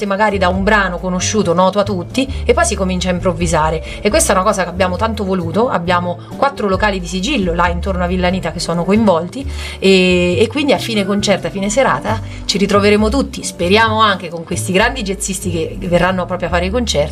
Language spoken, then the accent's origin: Italian; Gubbio, Umbria, Italy; siamo cubini, siamo di Gubbio.